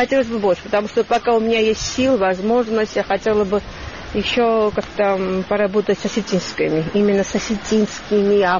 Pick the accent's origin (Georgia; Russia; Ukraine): Georgia; Tskhinvali, South Ossetia; also born or lived in Tbilisi; Я родилась в Тбилиси, но выросла в Цхинвале.